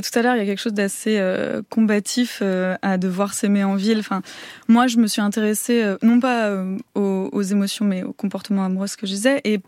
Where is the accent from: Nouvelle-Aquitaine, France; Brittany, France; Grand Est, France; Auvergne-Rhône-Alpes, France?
Auvergne-Rhône-Alpes, France; Déjà moi j'ai grandi en Haute-Savoie, donc rien à voir avec Paris.